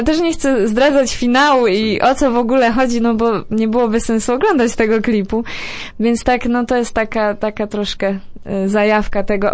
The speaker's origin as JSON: {"language": "Polish", "town": "Głogów", "region": "Lower Silesian Voivodeship", "country": "Poland", "said": "pochodzę z Głogowa i tak cały czas jest mi bliski"}